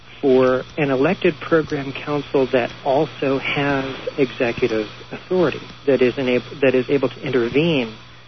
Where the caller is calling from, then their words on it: Columbus, Ohio, United States; I'm calling from Columbus, Ohio.